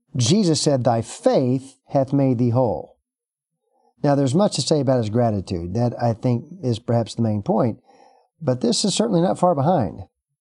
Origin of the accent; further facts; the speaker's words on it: United States; I'm an American. I am a Christian. I am a Baptist. I am a father. I am a horse lover.